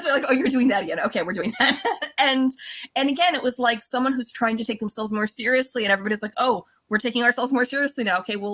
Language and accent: English; California, United States; I grew up in California, but my family's from Pennsylvania